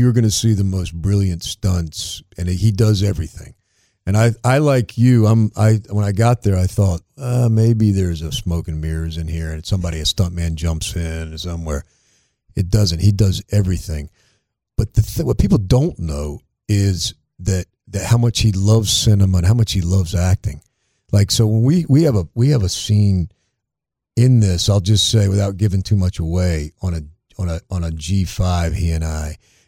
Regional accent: Lake Mary, Florida, United States; So now I say I'm from Lake Mary where the boys are from.

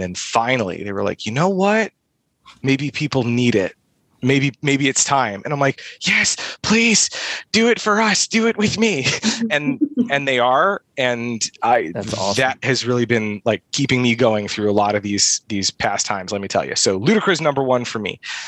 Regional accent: Midwest, United States; Well, like I said, I'm from the Midwest.

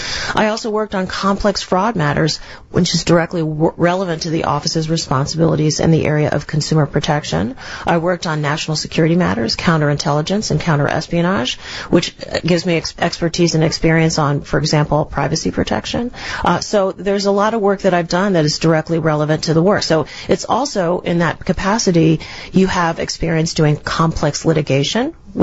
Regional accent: Washington, District of Columbia, United States; So I was born in Washington, D.C. and raised by two public servants who both worked in education.

